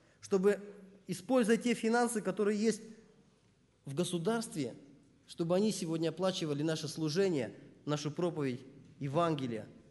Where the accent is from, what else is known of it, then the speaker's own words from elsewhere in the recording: Tolyatti, Samara Oblast, Russia; я из Тольятти